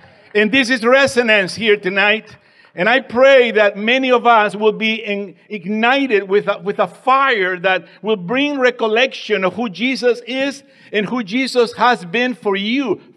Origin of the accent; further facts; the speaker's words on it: Lima, Peru; I am originally from Lima, Peru, and I'm here to give the resonancia, a Spanish resonance this evening.